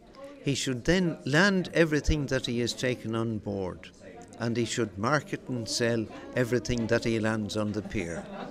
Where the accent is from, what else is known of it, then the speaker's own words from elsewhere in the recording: Greystones, Leinster, Ireland; growing up in Greystones in County Wicklow, we had a tradition of boats going away to the Kinsale herring fishery.